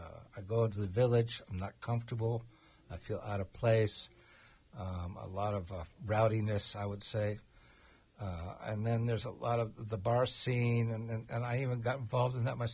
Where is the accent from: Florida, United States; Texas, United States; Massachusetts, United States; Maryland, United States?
Florida, United States; Sarasota; When I grew up in Sarasota, I was very young. I didn't have a car. I had a bicycle and I had a boat. And the two things got me around town.